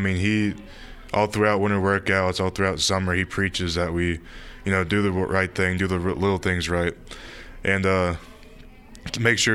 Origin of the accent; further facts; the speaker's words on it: Jacksonville, Florida, United States; I'm from Jacksonville, Florida. And then that's where the Gator Bowl used to be in the ACC Championship.